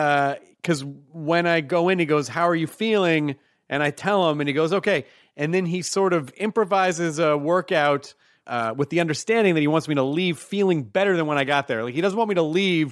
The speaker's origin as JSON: {"language": "English", "town": "Memphis", "region": "Tennessee", "country": "United States", "tie": "born or raised there", "also_born_or_lived": "Louisville, Kentucky", "said": "I mean, yeah, I was born in Louisville. I grew up in Memphis primarily, but yes, I did. I spent the first few years of my life in Louisville and then Memphis, Tennessee."}